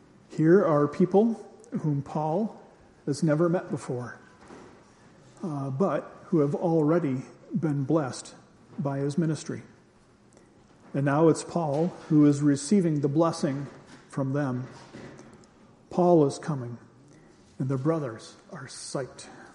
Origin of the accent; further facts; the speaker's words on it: Rome, New York, United States; By the way, I'm from Rome, the New York version.